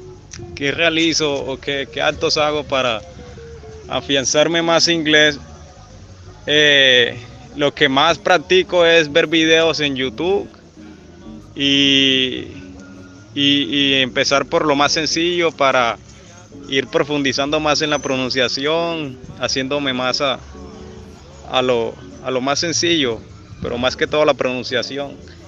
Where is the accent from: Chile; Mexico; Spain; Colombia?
Colombia; Antioquia; now in La Guajira, Colombia; tengo 22 años, soy de Antioquia y actualmente estoy viviendo en La Guajira.